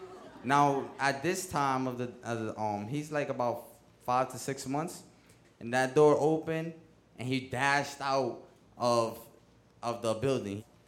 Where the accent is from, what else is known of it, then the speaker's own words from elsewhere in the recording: Bronx, New York, United States; Growing up in the Bronx is not easy, man, you know?